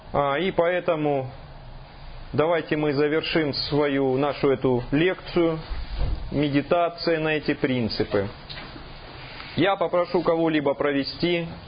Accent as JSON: {"language": "Russian", "town": "Muromtsevo", "country": "Russia", "said": "я из Муромцева, я знаю по России, наверное, 5 или 6 мест, которые называются Муромцево."}